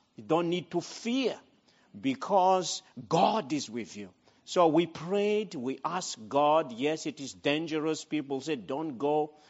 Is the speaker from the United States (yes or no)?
no; Madagascar; moved away as an adult; also born or lived in Congo; I'm originally from Madagascar, but I left that country in 1995. That was quite some time now, 1994.